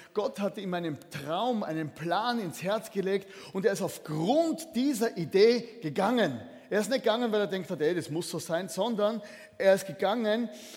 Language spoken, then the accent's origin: German; Styria, Austria; falls euch mein Dialekt auffällt, ich komme aus der Südsteiermark, ja, das nicht erschrecken, das bin ich.